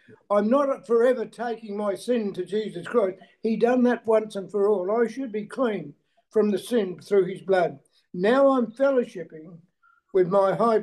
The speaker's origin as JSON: {"language": "English", "region": "Western Australia", "country": "Australia", "said": "from Western Australia. I'm still here."}